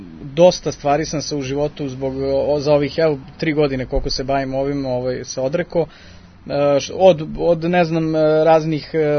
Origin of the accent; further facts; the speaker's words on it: Belgrade, Serbia; rođen sam tu na Dorćilu, odrastao sam ceo život i dalje sam tu.